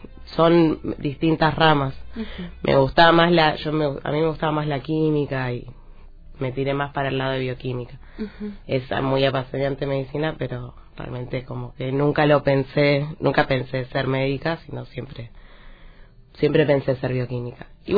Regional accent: Río Grande, Tierra del Fuego, Argentina; Sí, toda mi niñez fue en Río Grande. Crecí acá, después hice el secundario acá y cuando me fui a estudiar a la universidad yo me fui a La Plata.

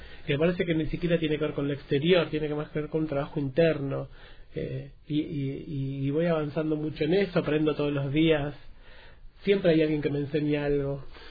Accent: Quilmes, Buenos Aires Province, Argentina; also born or lived in Avellaneda; Yo nací en Quilmes. Uh-huh. Nací en Quilmes. En realidad nací en Avellaneda y viví toda mi vida en Quilmes, en Buenos Aires

